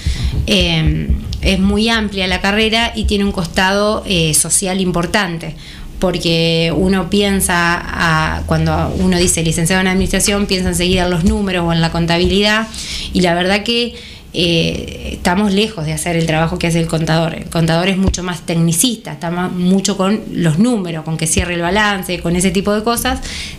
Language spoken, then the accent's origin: Spanish; Pedernales, Buenos Aires Province, Argentina; cuando tuve una inquietud personal, digamos, familiar, de volver, yo soy de Pedernales, de volverme a vivir a la zona, nos volvíamos a Saladillo